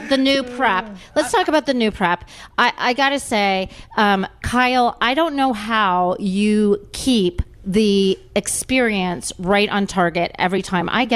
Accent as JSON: {"language": "English", "region": "England", "country": "United Kingdom", "said": "Well, because I'm so English."}